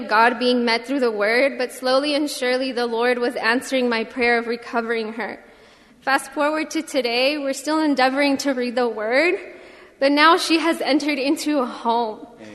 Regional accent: Santa Ana, California, United States; I'm from Santa Ana, and I go to school at Cal State Long Beach.

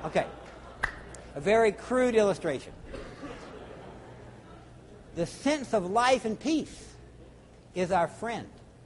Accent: Baton Rouge, Louisiana, United States; I was raised in Baton Rouge, Louisiana, petrochemical cancer alley.

